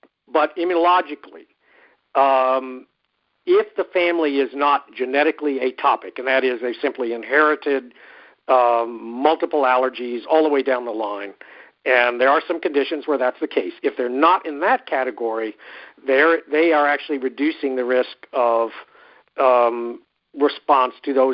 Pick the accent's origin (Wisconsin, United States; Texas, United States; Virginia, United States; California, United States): Texas, United States; San Antonio; I grew up in San Antonio in the 50s, and in addition to Mexican food, I'm sure I ate a lot of fried chicken